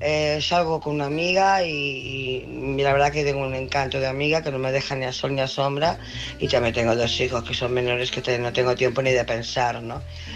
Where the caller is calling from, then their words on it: Barcelona, Catalonia, Spain; de Barcelona.